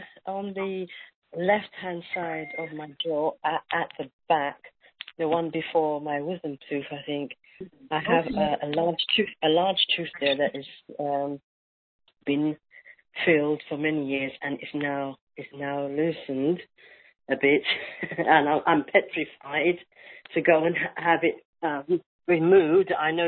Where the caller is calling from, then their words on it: London, United Kingdom